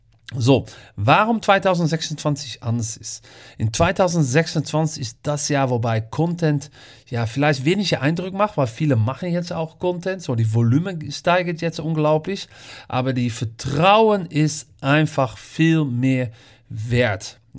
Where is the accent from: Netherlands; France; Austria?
Netherlands; German is a second language; in Deutschland, Holland, wo ich herkomme und auch Belgien.